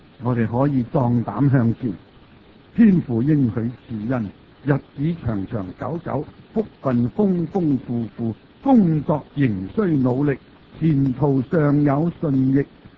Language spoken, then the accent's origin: Cantonese; Hong Kong; 生喺香港，长喺香港